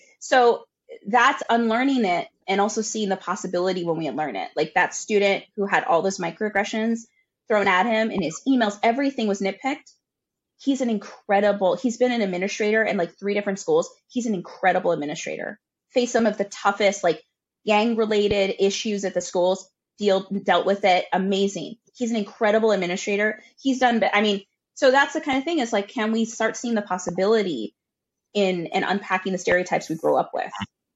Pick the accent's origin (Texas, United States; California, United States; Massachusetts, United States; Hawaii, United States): Texas, United States; El Paso; born there; So my first language is English.